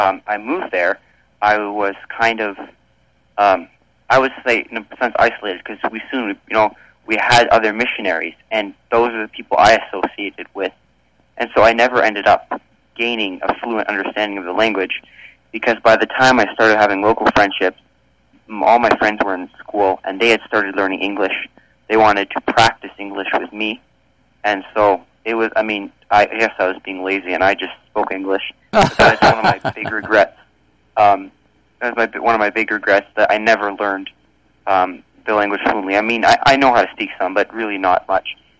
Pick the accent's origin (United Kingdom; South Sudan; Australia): South Sudan; now in Canada; So I grew up in South Sudan from the age I was two, and apart from brief vacations we'd have in Canada or in larger cities in East Africa, that was pretty much all I knew.